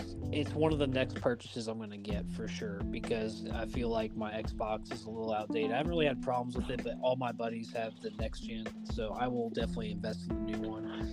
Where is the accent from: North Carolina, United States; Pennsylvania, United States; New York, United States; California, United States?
New York, United States; Brooklyn; also born or lived in Missouri; yes, I claim being from Missouri, though I spent most of my childhood here. But yes, I am from Brooklyn, where we go hard.